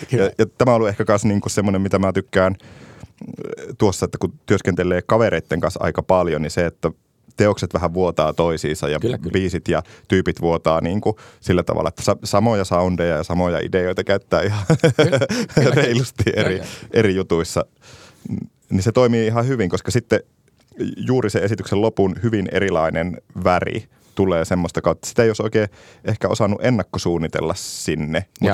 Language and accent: Finnish; Ristijärvi, Kainuu, Finland; Mä oon Kainuusta Ristijärveltä kotosi